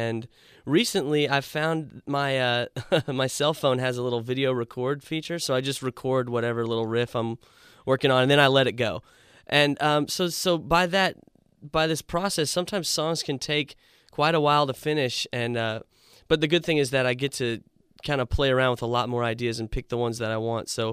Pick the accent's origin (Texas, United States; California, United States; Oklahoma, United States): Texas, United States; DeSoto; also born or lived in Fort Worth / Flower Mound; No, actually, I was born in Fort Worth, and I grew up in DeSoto, Texas, and then in high school, I moved to Flower Mound, graduated from Flower Mound High School, so I've always lived around the Metroplex